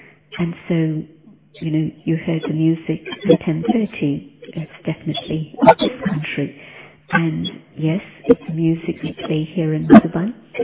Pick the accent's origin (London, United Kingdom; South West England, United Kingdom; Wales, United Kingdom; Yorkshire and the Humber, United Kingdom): London, United Kingdom; And so growing up in London, it was interesting because I wanted to maintain my own diet